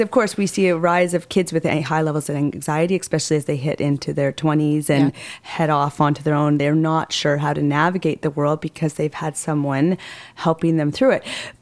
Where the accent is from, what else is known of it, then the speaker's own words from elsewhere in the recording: Salmon Arm, British Columbia, Canada; when I grew up in Salmon Arm, and when I was 6 years old